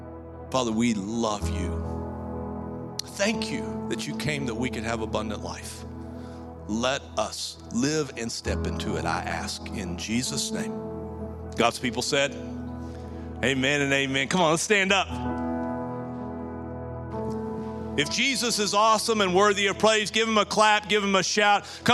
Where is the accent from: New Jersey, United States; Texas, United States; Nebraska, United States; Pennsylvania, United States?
Texas, United States; I'm from Texas, and what little water we had, we put a dam on it, and there's no water in our creeks.